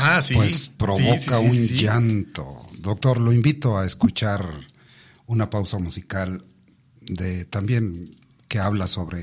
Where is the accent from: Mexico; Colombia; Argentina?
Mexico; tenemos medalla de oro como mexicanos.